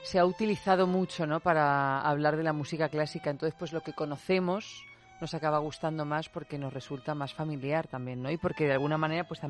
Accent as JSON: {"language": "Spanish", "town": "Albacete", "region": "Castilla-La Mancha", "country": "Spain", "said": "yo que soy de Albacete, que está muy influida por la cultura valenciana"}